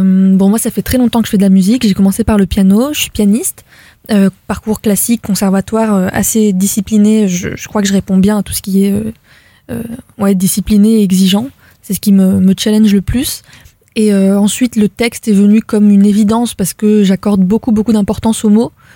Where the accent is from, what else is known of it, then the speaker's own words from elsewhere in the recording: Beirut, Beirut Governorate, Lebanon; Beyrouth.